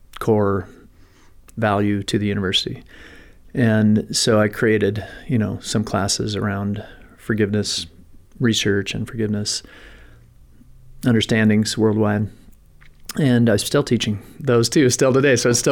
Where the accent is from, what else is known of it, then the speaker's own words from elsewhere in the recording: Montana, United States; So in Montana, growing up in Montana